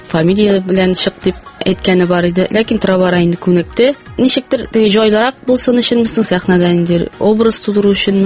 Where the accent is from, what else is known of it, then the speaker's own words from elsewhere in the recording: Balanly, Tatarstan, Russia; also born or lived in Naberezhnye Chelny; Мин туган як Мөслим районы. Тумышым белән Чаллыдан мин, ләкин балачагым инде күбрәк менә Мөслим районында, Баланлы авылында үтте. Ул яклар миңа бик якын.